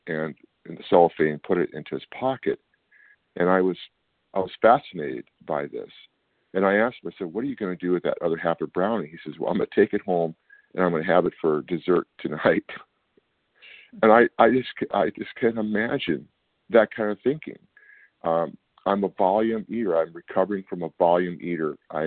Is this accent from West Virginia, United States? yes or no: no; California, United States; I'm from Northern California.